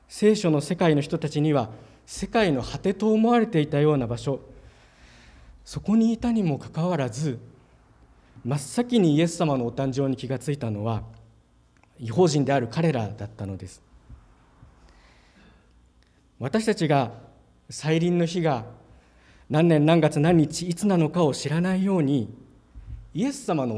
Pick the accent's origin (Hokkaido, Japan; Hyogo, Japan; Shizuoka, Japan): Hokkaido, Japan; moved away as an adult; also born or lived in Tokyo; now in Fukuoka, Japan; 私はもともと北海道出身でして、その後上京して東京して社会人をしていましたときに、御言葉に感動して証明を受けたと信じてこの福岡へやってきました。